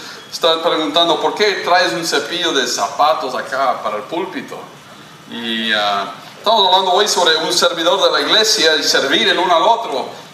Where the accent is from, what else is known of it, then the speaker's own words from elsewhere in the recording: Colombia; porque viví en Colombia, crecí en Colombia